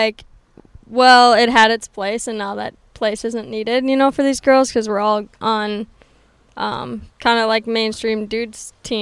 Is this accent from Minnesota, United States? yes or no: yes; Stillwater, Minnesota, United States; Yep, Stillwater, Minnesota.